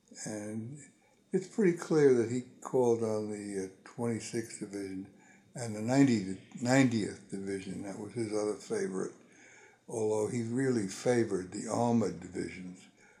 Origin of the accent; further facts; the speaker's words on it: Brooklyn, New York, United States; born there; I was born in Brooklyn, a city my mother hated. And I guess I left there when I went in the service.